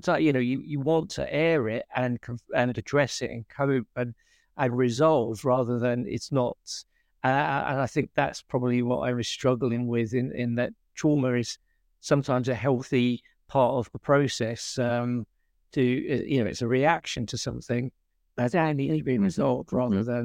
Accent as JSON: {"language": "English", "country": "United Kingdom", "said": "perhaps this is because I'm British, which is we tend to cover up, don't talk about it"}